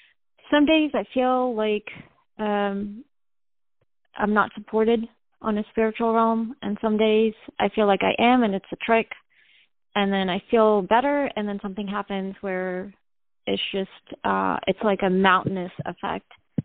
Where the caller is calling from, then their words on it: North Carolina, United States; North Carolina.